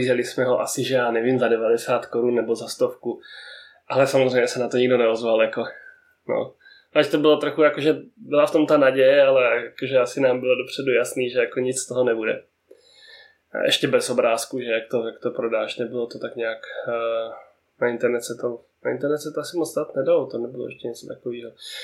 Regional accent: Brno, South Moravian Region, Czechia; Protože jsem vlastně z Brna, že?

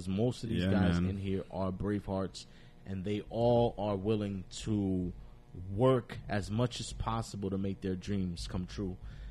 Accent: Paterson, New Jersey, United States; So it's like we're from Patterson, and we

